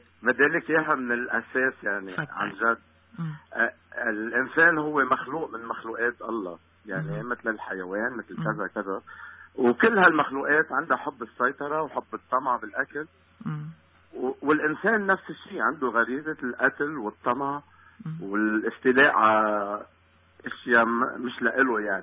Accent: Lebanon; أنا لبناني، عشت الحرب كلها.

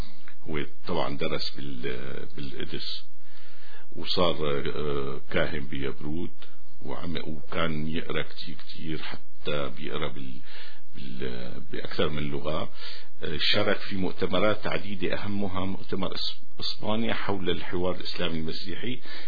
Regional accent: Yabroud, Rif Dimashq, Syria; accent: Yabroud dialect; أنا عمليا بعرف تمتين بس ما بعرف بحكيهم، بحكي لهجة واحدة، لهجة أهل الحارة الصالحية

